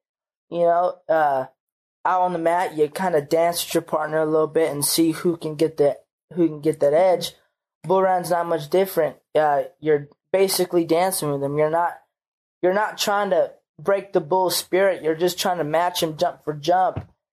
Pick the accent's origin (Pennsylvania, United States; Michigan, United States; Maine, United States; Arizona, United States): Arizona, United States; Well, yeah, I need peace of mind when it's going to be -5 and I'm from Arizona.